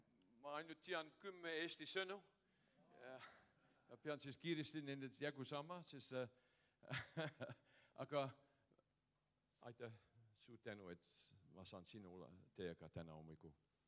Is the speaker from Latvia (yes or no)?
no; Cape Town, Western Cape, South Africa; moved away as an adult; now in Estonia; Aga kasvasin Löynä-Afrikassa yleensä Kaplinnas. Ja melkein 12 aastat takaisin tulin takaisin Estissä